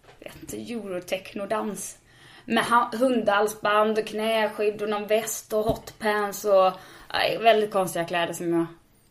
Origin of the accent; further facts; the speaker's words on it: Varberg, Halland County, Sweden; Ja, men jag kommer från Varberg, jag har gått skola där